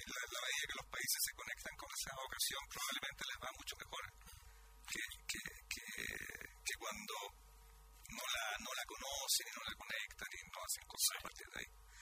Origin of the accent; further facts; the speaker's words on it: Antofagasta, Chile; born there; uno de los yacimientos más antiguos de Latinoamérica se encuentra en la zona donde yo nací